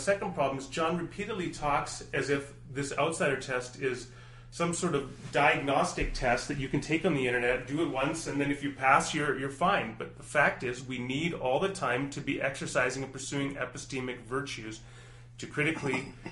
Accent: Canada; especially being a Canadian

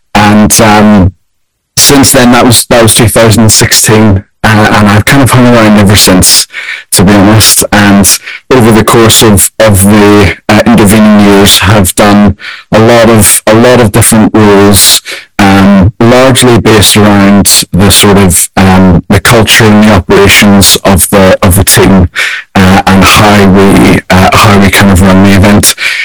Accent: Belfast, Northern Ireland, United Kingdom; now in London, United Kingdom; I'm originally from Belfast, Northern Ireland. I've lived in the south of England for a lot of years now. I live in London.

